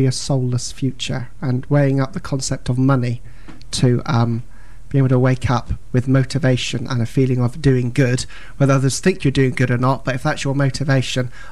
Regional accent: South West England, United Kingdom; And I come from Cornwall, so no offence, but there is no Labour Party in Cornwall.

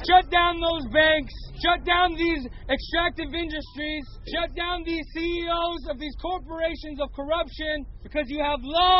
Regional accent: Montana, United States; I'm from the Blackfeet Nation. I've been in Standing Rock since August

